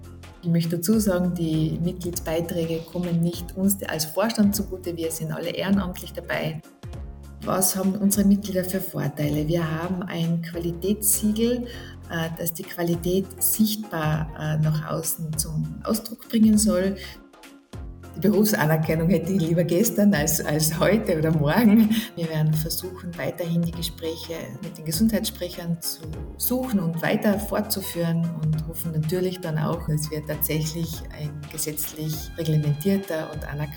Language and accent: German; Lienz, Tyrol, Austria; Ich bin aufgewachsen in Lienz in Osttirol, habe nach der Matura in Innsbruck an der Akademie für Physiotherapie damals die Ausbildung zur Physiotherapeutin gemacht. Das war schon 1998